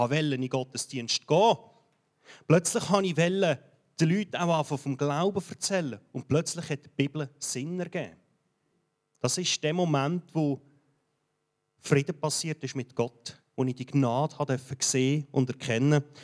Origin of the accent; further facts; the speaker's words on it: Kölliken, Aargau, Switzerland; Ja, auch ich bin hier in der Region aufgewachsen. Ich komme von einem am Bergli, von Köliken. Und ich habe dort bis 20 meine erste Lebenshälfte, genau jetzt eigentlich, verbracht.